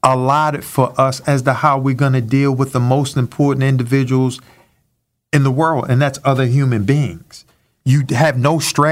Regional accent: Baltimore, Maryland, United States; Well, I'm from Baltimore, too, okay?

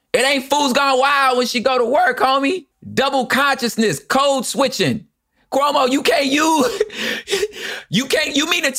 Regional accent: Los Angeles, California, United States; Do I know how to stop saying park the car because I'm from Los Angeles, we outside?

